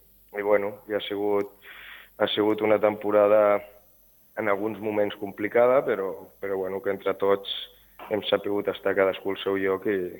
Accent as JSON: {"language": "Catalan", "town": "Sitges", "region": "Catalonia", "country": "Spain", "said": "pues jo sóc de Sitges"}